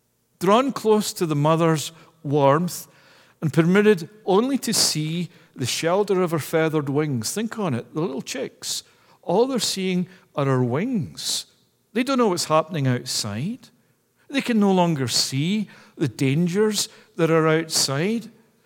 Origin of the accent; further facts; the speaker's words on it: Scotland, United Kingdom; I can remember as a kid growing up in Scotland